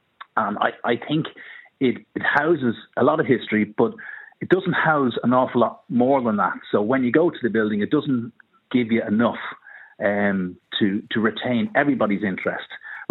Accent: Ireland; I think the GPO is a building that we don't spend an awful lot of time as Irish people enjoying it as much as the tourists do.

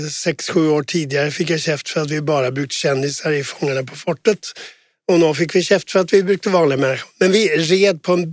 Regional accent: Sweden; moved away as an adult; now in Norway; Jag kom till Norge från Sverige, som ni säkert hördes, i 92

